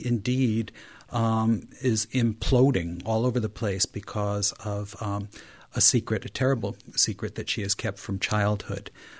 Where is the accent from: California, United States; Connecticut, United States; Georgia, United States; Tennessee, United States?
Connecticut, United States; Norwich; My Three Rivers, Connecticut is a kind of a crossbreed between Norwich, my hometown, some Willimantic, and some New London thrown in.